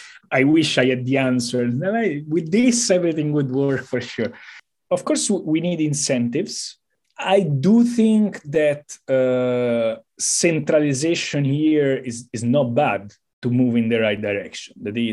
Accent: Rome, Lazio, Italy; English is a second language; All the empires, and I'm from Rome, and the Roman Empire is not here anymore.

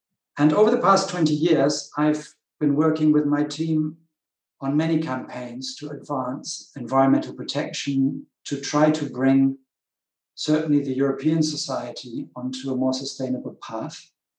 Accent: West Berlin, Berlin, Germany; I grew up in West Berlin, and we had very heavy air pollution in those days.

